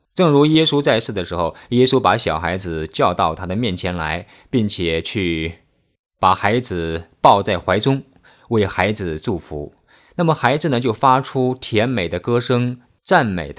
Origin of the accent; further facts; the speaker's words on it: China; 我们中国人也讲汗流浃背